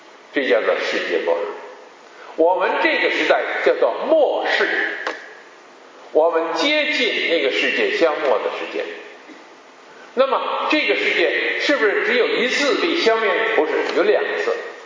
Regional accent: Beijing, China; accent: Beijing; also born or lived in Tianjin; 我在天津五年的时候，后来五岁的时候我们到北京去，我就住在北京，一直是住在十岁的时候。换句话说，就是我在北京有五年的时候。

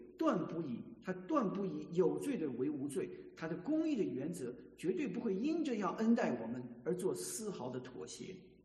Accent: China; 我们会不会想说约瑟会不会像我们中国人所讲的美德

